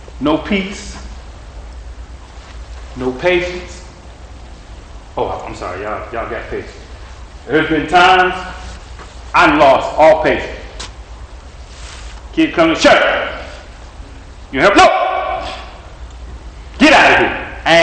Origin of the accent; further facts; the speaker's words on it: Clemson, South Carolina, United States; I'm tough. I'm from Clemson, but I'd rather get hit with paper.